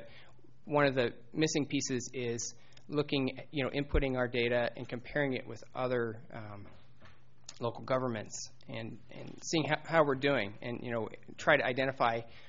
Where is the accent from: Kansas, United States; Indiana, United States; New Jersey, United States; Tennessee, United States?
Indiana, United States; Bloomington; Bloomington, Indiana.